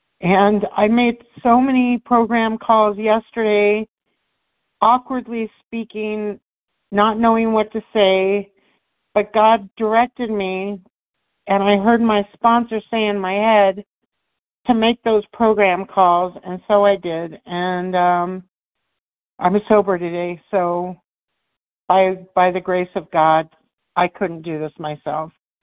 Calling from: Denver, Colorado, United States; I'm calling from Colorado, from Denver.

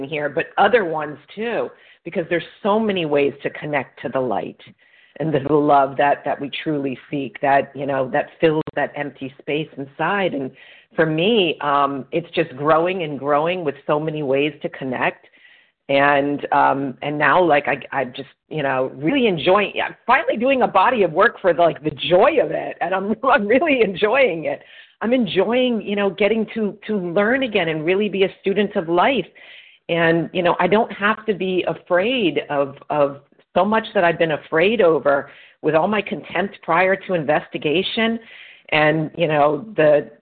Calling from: Florida, United States; I'm calling from Florida.

